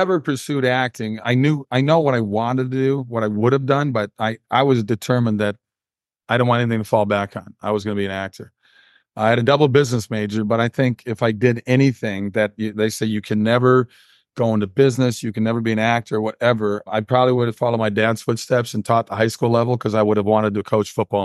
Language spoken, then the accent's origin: English; Minnesota, United States; I'm going to be filming in Minnesota, my home state, on a car racing movie.